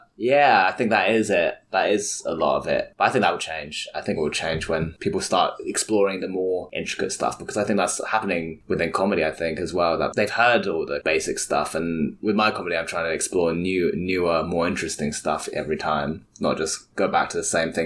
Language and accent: English; Cambridge, East of England, United Kingdom; British Chinese community, where I grew up in Cambridge, was very sparse